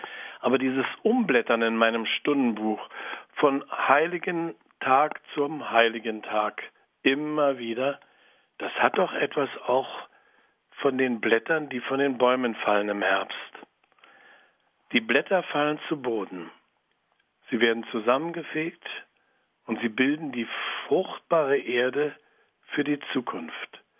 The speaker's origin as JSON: {"language": "German", "region": "Berlin", "country": "Germany", "tie": "born or raised there", "said": "Ich bin in Berlin aufgewachsen"}